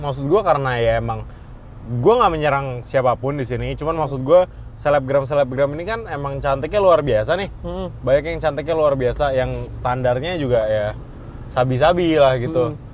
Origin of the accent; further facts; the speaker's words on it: Central Java, Indonesia; gue kebetulan dari Jawa Tengah gitu lah, let's say gitu. Jadi orang-orang di kampung kan mostly gak sosial media kan?